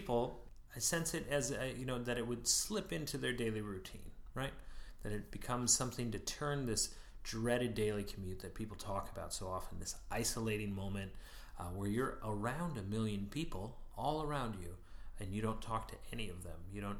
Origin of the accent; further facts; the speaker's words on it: Alaska, United States; I grew up in Alaska.